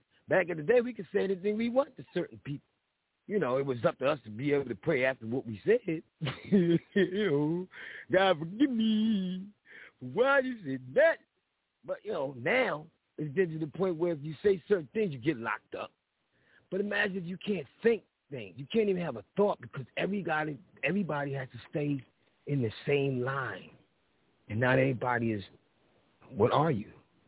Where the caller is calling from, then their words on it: Philadelphia, Pennsylvania, United States; calling from Philly.